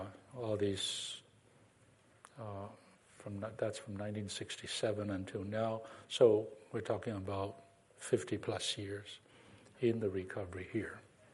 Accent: Hong Kong; moved away as an adult; also born or lived in Nanjing, China; I was born in China, in Nanjing, China, raised in Hong Kong, and then came here for college.

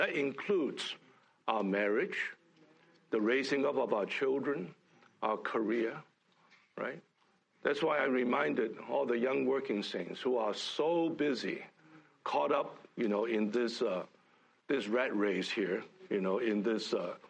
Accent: Hong Kong; born there; I was born in Hong Kong. I was born in a middle class, low middle class family.

